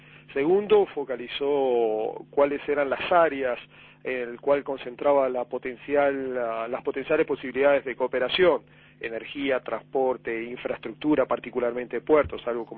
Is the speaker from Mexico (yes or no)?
no; Uruguay; como uruguayo